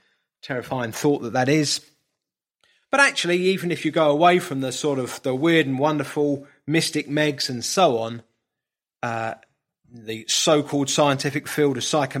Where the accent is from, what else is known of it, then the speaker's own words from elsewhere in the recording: Brighton, South East England, United Kingdom; my hometown is Brighton, I can go onto the Palace Pier in Brighton, don't do that very often now